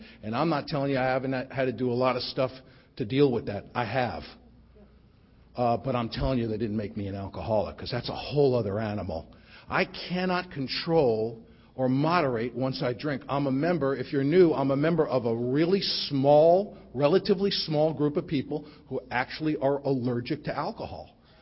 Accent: Bronx, New York, United States; I grew up in the Bronx to a completely insane family.

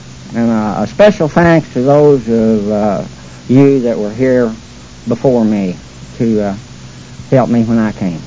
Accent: Kentucky, United States; I'm from Kentucky, where they make bourbon whiskey, and I love it.

